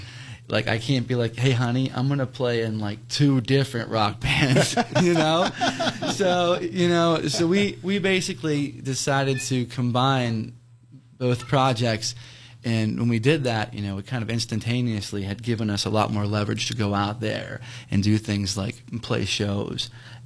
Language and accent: English; Ellwood City, Pennsylvania, United States; We're from Elwood City. All of us are from Elwood City. And we all graduated from Lincoln High School.